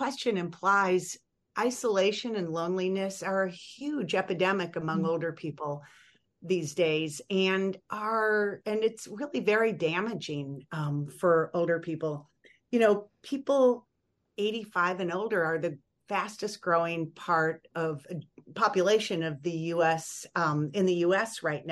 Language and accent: English; Minnesota, United States; Yeah, I grew up in Minnesota, but we had a cabin in northern Wisconsin